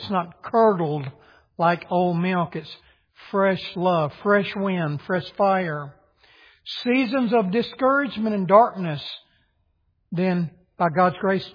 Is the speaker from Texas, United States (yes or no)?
yes; Texas, United States; Now, I grew up in West Texas where it was colder in January.